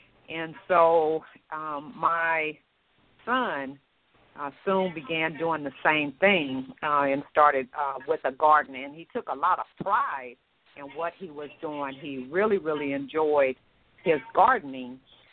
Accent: Watts, California, United States; I was raised in Watts, California.

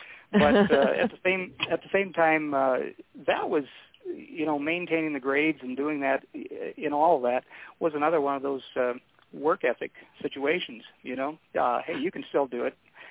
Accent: Minnesota, United States; also born or lived in Omaha, Nebraska; Omaha, Nebraska, and we moved to Minnesota shortly thereafter, and I grew up in a farm family.

